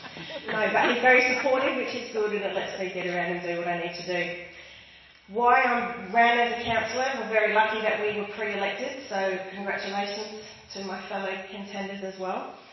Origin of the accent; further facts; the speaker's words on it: Glenelg, South Australia, Australia; I grew up in Glenelg, down there by the beach with my parents who still live there 40 years later.